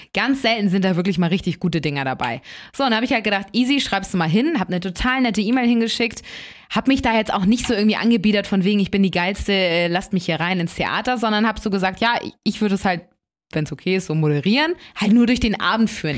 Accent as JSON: {"language": "German", "town": "Elmshorn", "region": "Schleswig-Holstein", "country": "Germany", "said": "Und zwar komme ich ja ursprünglich aus Emshorn"}